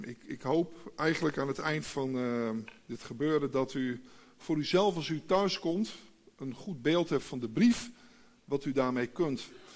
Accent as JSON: {"language": "Dutch", "town": "Elburg", "region": "Gelderland", "country": "Netherlands", "said": "ik kom uit Elburg."}